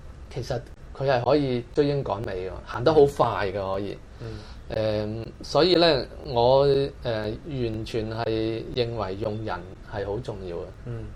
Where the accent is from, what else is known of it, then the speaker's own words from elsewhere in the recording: Guangdong, China; 又係我哋廣東人、中國人嘅文化遺產嚟